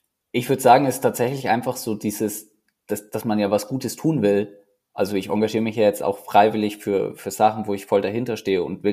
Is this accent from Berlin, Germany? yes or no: no; Neumarkt, Bavaria, Germany; für die Sektion Neumarkt, wo ich aufgewachsen bin.